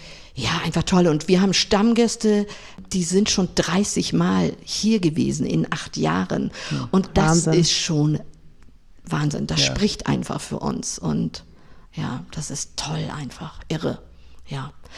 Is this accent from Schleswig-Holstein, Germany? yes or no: yes; Tating, Schleswig-Holstein, Germany; ich bin Eiderstedter Dern hier, richtig, ja. Und habe 6 Geschwister, bin halt in Tating groß geworden, habe da auch meine Kindheit verbracht in Tating mit Reiten, Ringreiten, logisch.